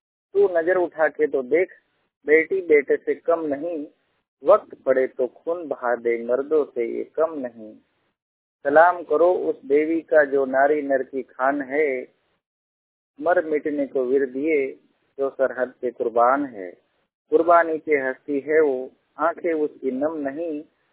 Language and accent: Hindi; Gujarat, India; मैं गुजरात से बिलोंग कर रहा हूं और ब्लाइंड हूं।